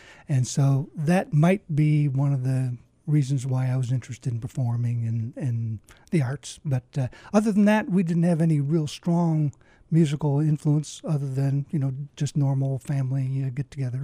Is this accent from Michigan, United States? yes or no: yes; Flint, Michigan, United States; Well, I was born in Lansing, Michigan. My dad was a senior at Michigan State, and he had the wonderful opportunity to raise twins. I'm a twin brother. My brother Mark is out in Seattle, but we grew up outside of Flint, Michigan.